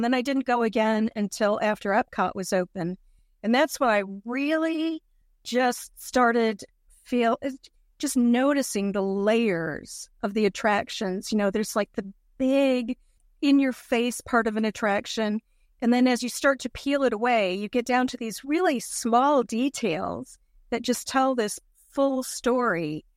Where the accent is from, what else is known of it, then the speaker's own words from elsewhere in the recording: Michigan, United States; now in Orlando, United States; No. I'm from Michigan. My husband's from the UK. So I think it's been about 20 years that we moved down to a house in Florida in Orlando.